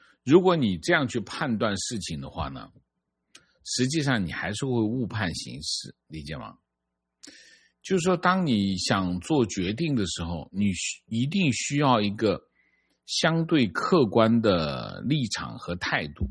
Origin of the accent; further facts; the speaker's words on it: Guangdong, China; 我老家广东四县现在房价普遍要8000，我家14年买的房当时只要4000